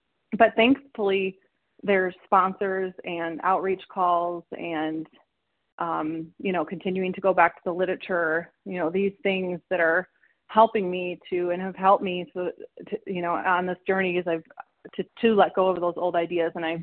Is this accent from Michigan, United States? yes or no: yes; Michigan, United States; Hi. Good morning. … from Michigan, the compulsive overeater.